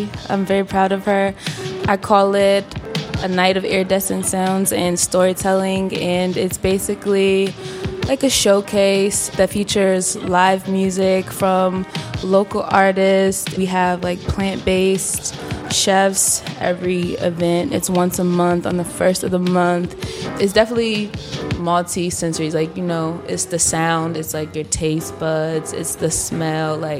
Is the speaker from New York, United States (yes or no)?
no; Washington, District of Columbia, United States; also born or lived in Prince George's County, Maryland; I grew up in Southeast, Northeast, and PG County.